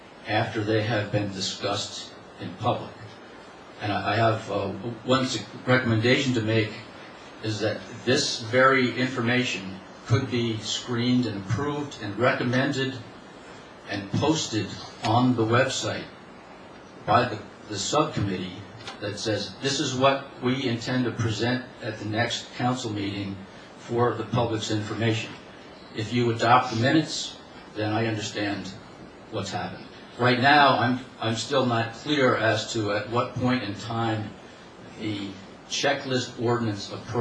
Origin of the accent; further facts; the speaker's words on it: Tewksbury Township, New Jersey, United States; I'm from Tewksbury Township.